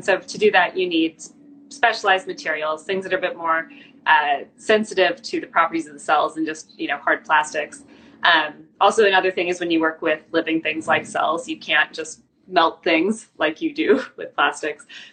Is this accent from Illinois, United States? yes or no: no; Missouri, United States; now in Victoria, Canada; Yeah, I gotta say, I'm originally from Missouri. So I went east, then came back